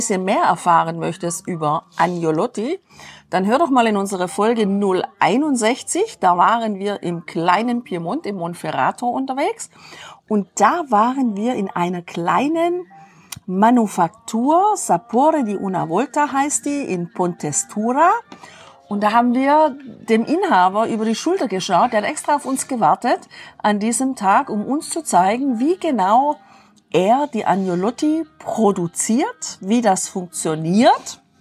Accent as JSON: {"language": "German", "country": "Germany", "said": "auch bei uns zu Hause in Deutschland"}